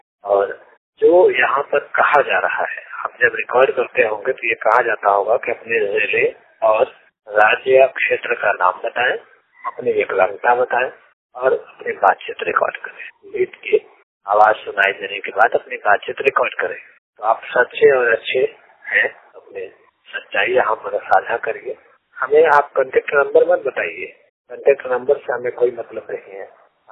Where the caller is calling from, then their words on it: Mirzapur, Uttar Pradesh, India; जैसे मैं आकर बोल देता हूँ कि मैं उत्तर प्रदेश मिर्जापुर से बात कर रहा हूँ, आप सब अक्सर हमारे ऑडियो में सुना करते हैं